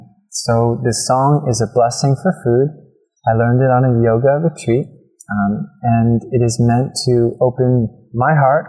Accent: New Jersey, United States; I grew up in the Garden State of New Jersey

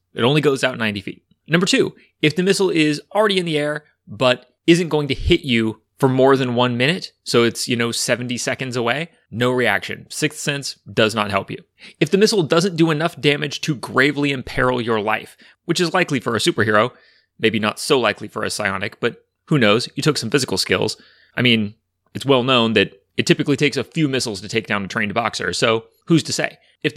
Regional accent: California, United States; I am from Northern California

